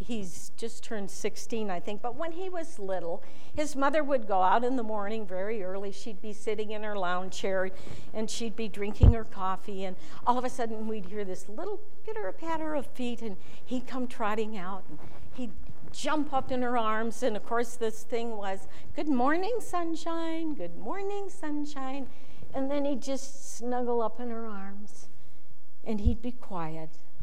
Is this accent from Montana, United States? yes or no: yes; Billings, Montana, United States; I grew up in Billings.